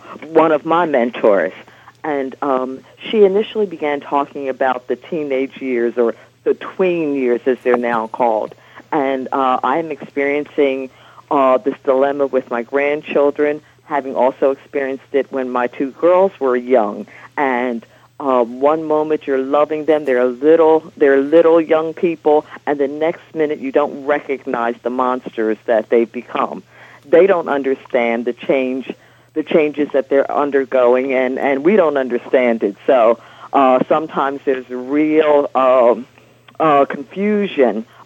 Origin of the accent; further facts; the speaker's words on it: Philadelphia, Pennsylvania, United States; I'm from Philadelphia.